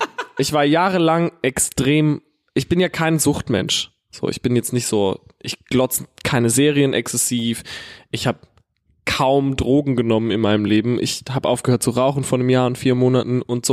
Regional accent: Herxheim, Rhineland-Palatinate, Germany; ich komme ja aus Herxheim, habe ich ja breit getreten, wie so sehr, wie es nur geht.

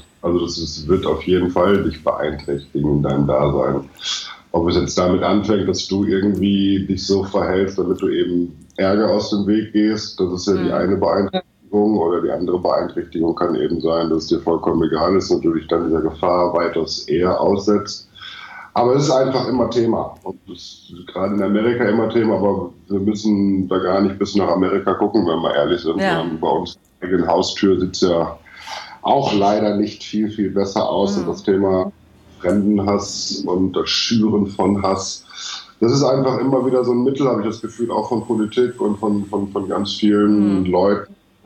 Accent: Germany; Ich bin Deutscher.

